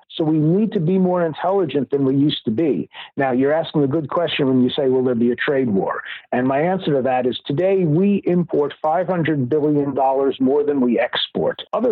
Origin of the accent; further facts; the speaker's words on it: United States; And as an American, I'm very proud of Boeing.